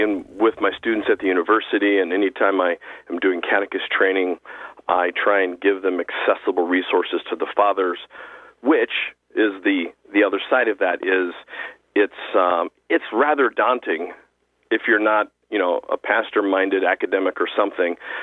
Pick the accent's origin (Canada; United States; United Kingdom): United States; California; 'Cause I'm from California.